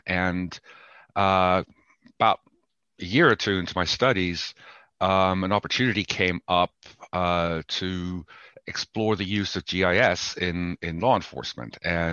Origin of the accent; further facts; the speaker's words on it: Bonn, North Rhine-Westphalia, Germany; now in Pittsburgh, United States; Well, I'm originally from Germany. My hometown is Bonn, but I am living in Pittsburgh, Pennsylvania, United States.